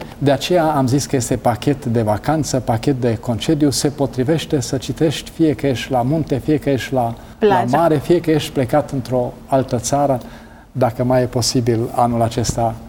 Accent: Transylvania, Romania; eu sunt ardelean

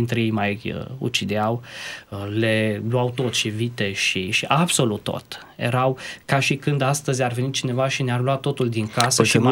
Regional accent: Romania; și noi ca români, păi pe cine avem la inimă cel mai mult?

